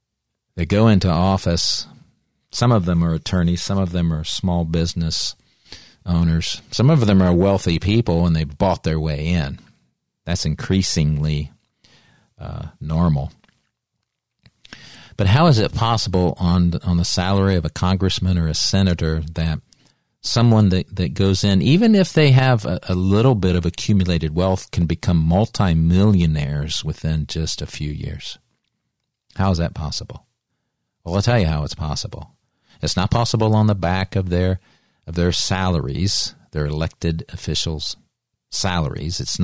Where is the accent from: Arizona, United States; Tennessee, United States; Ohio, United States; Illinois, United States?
Ohio, United States; Here in my home state of Ohio